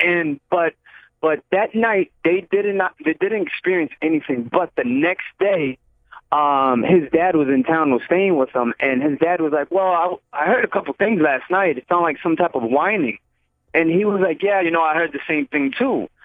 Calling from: Orlando, Florida, United States; Yeah, I'm calling in from Orlando, Florida.

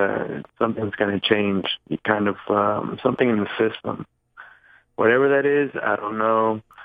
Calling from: Pennsylvania, United States; I'm calling from PA.

